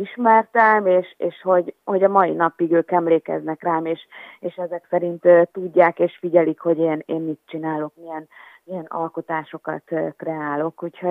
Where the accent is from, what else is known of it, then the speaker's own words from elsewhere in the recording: Tótkomlós, Békés, Hungary; a szülővárosomban kaphattam Tóth Komlóson egy ilyen díjat